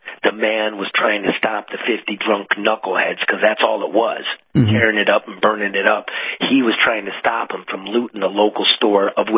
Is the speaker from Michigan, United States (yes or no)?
yes; Detroit, Michigan, United States; Me, growing up in the Detroit area, Macomb County, the Reagan Democrats, right, Trump won it.